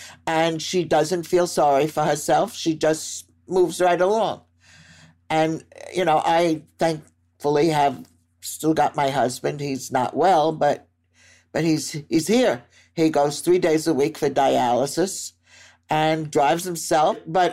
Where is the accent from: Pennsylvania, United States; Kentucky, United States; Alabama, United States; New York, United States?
New York, United States; Brooklyn; also born or lived in Cherry Hill; And growing up in Brooklyn, it wasn't Mahjong. It was Mahjong.